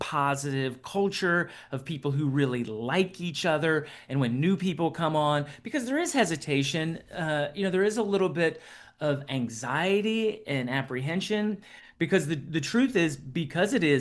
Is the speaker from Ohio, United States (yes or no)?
yes; Ohio, United States; also born or lived in Oklahoma; now in Minnesota, United States; but I grew up in Ohio, so I grew up with Buckeyes. My mom makes the best Buckeyes ever. And so when I moved to Oklahoma and now I live in Minnesota, you know, that is not the same.